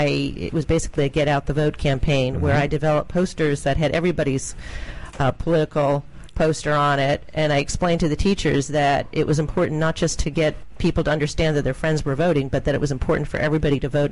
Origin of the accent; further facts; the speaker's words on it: Massachusetts, United States; Originally from here, but grew up in Boston, outside of Boston, Massachusetts.